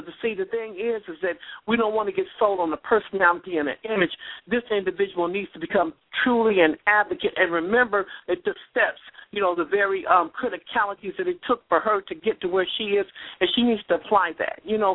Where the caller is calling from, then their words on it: Detroit, Michigan, United States; … calling from the Motor City itself.